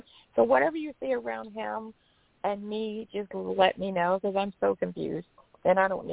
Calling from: Georgia, United States; in Georgia.

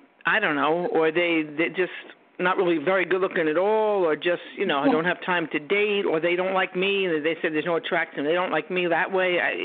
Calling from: Long Island, New York, United States; Long Island.

